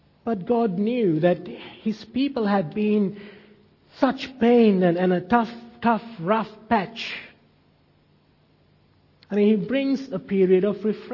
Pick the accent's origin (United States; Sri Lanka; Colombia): Sri Lanka; moved away; Back home when we were growing up in Sri Lanka, we had this big block of land.